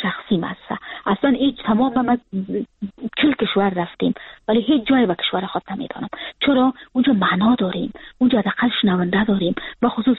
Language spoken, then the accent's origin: Persian; Afghanistan; moved away as an adult; now in Frankfurt, Germany; من 3 بار زخمی شده بودم، اما هیچ زمان حاضر نبودم که وطنم و کشورم ترک کنم.